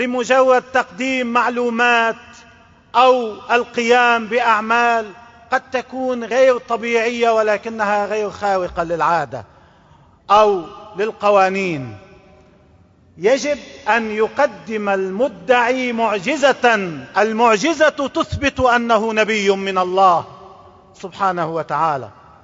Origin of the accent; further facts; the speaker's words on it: Lebanon; بضع كلمات عن الوضع عندنا في لبنان